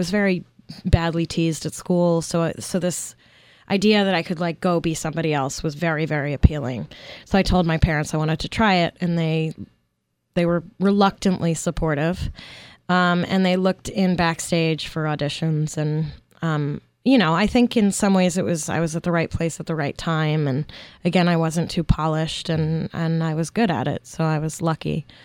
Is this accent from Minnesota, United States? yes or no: no; Brooklyn, New York, United States; I grew up in Brooklyn, New York. And my dad had been an actor in the 60s, and he quit doing that long before I was born.